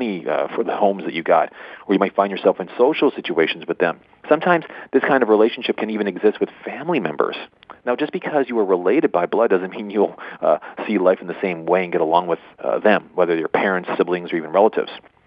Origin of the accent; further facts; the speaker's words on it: Toronto, Ontario, Canada; He's from Saskatchewan and I'm from Toronto.